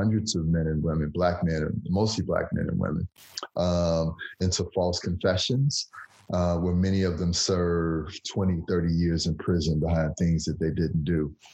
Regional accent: Chicago, Illinois, United States; also born or lived in Gary, Indiana; I was born in Gary, Indiana, and we moved to Chicago early on. I moved back and forth, actually. My parents had moved from Mississippi to Chicago back in the 40s

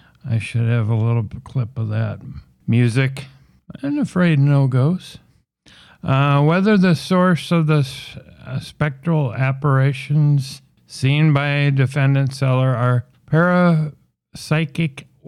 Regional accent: Minnesota, United States; only Minnesota, my home state and where this podcast originates from

